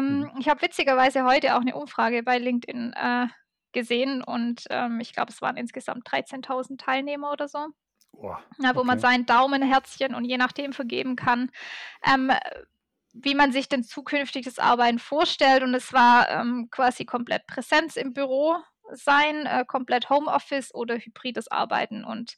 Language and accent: German; Ulm, Baden-Württemberg, Germany; Ich komme aus Ulm ursprünglich